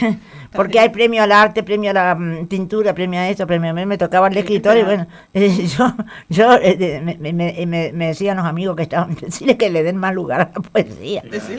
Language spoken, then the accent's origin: Spanish; Santo Tomé, Santa Fe, Argentina; Soy de Santo Tomé, amo Santo Tomé